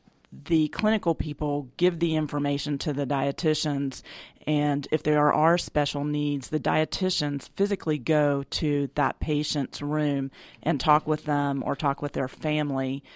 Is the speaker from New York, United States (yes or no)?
no; North Carolina, United States; also born or lived in New Jersey; I'm originally from New Jersey, but grew up most of my life in North Carolina, and 17 years ago moved to the metro area